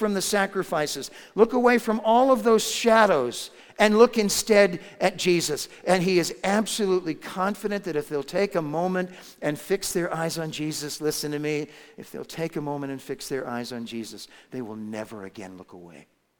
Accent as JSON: {"language": "English", "region": "Massachusetts", "country": "United States", "tie": "born or raised there", "said": "I grew up in Massachusetts and have been there"}